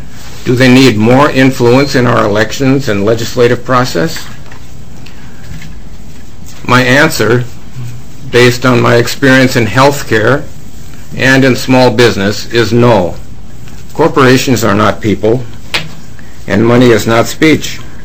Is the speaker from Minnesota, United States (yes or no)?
yes; Minnesota, United States; born there; I was born in Minnesota, and I'm a graduate from a Minnesota public school.